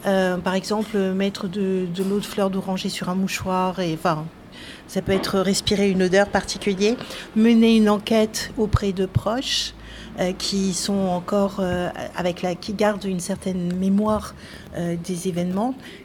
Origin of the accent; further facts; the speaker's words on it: Carnon, Occitanie, France; quand j'étais petite, j'étais à Carnon. Et à Carnon, il y avait des rochers avec les pêcheurs au bout.